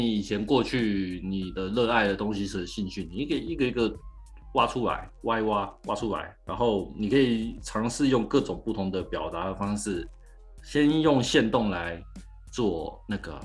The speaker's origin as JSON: {"language": "Chinese", "region": "Taipei", "country": "Taiwan", "tie": "born or raised there", "also_born_or_lived": "Hokuriku, Japan", "said": "可是因为我从小在台北长大的嘛"}